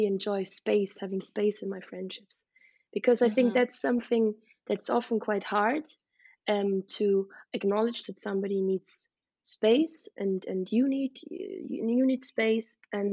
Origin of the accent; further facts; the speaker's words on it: Vienna, Austria; it was in my hometown in Vienna